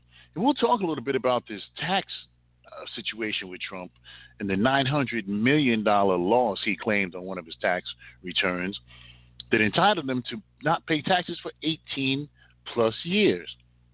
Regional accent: New Jersey, United States; I don't even want to tell people I'm from New Jersey because he's such a suck-up.

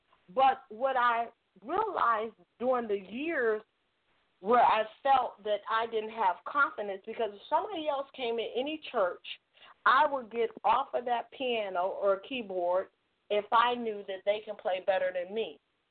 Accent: New York, United States; You know, originally, as Miss Gigi read my bio, I'm from New York

